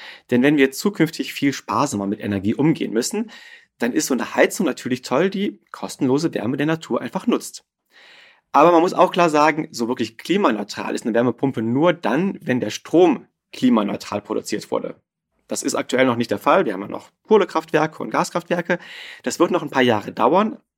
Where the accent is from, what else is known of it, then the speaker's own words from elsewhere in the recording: Rhineland, Germany; in meine Heimat schaue, ins Rheinland, da ist ein Dorf neben dem anderen mit wenig Abstand.